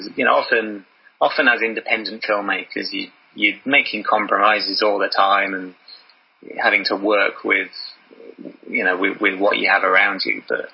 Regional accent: Sleaford, East Midlands, United Kingdom; So I'd photographed a lot of Sleaford. I think, you know, my hometown, a lot of the buildings around here made it into the film.

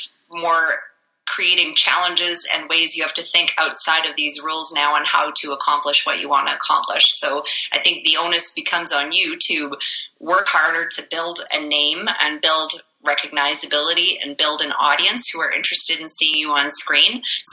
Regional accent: Canada; me living in Alberta, I'm really limited to projects that are in Alberta by, say, being Canadian

